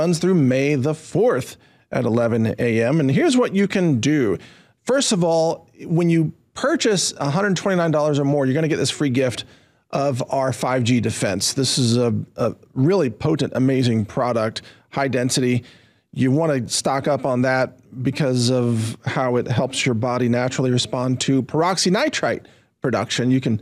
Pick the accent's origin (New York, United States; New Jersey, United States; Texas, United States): Texas, United States; I mean, I'm a Texan